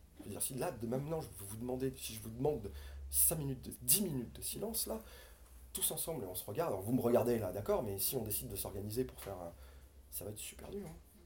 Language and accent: French; Marseille, Provence-Alpes-Côte d'Azur, France; born there; Moi, je suis né à Marseille. Moi, je suis né à Marseille.